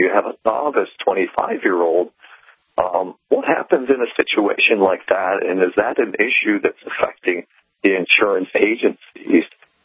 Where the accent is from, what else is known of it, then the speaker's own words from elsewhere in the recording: Massachusetts, United States; You know, I'm 16 and a half where I grew up in Massachusetts.